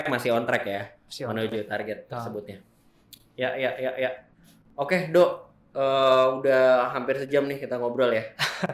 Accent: Bandung, West Java, Indonesia; Gue orang Bandung, ya udah gue pendukung

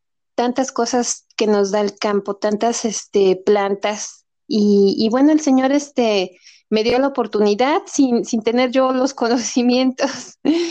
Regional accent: Mexico City, Mexico; born there; yo nací en la Ciudad de México, entre edificios

